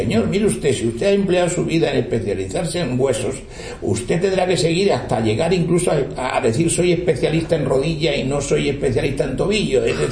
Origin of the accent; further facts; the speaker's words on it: Granada, Andalusia, Spain; yo soy, ajá, granadino, ¿no?